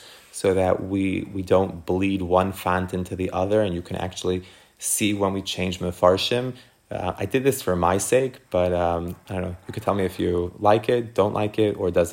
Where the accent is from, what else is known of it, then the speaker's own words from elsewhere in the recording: Jamaica Estates, New York, United States; when I was growing up in the Young Israel Jamaica States